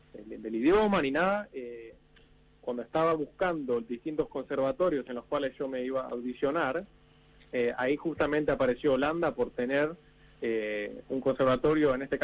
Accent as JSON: {"language": "Spanish", "town": "Tigre", "region": "Buenos Aires Province", "country": "Argentina", "moved": "yes", "lives_now": "Netherlands", "said": "Yo soy de Tigre."}